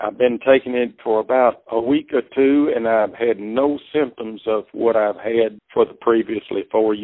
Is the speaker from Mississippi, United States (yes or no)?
yes; Mississippi, United States; I'm from Lake Carmarthen, Mississippi